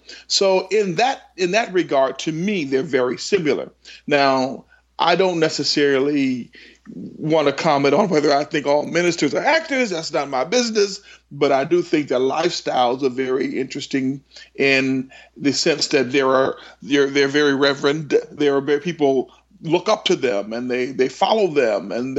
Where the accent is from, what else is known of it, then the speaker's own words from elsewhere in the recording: Los Angeles, California, United States; No, I'm from Los Angeles, California. I'm from a huge family.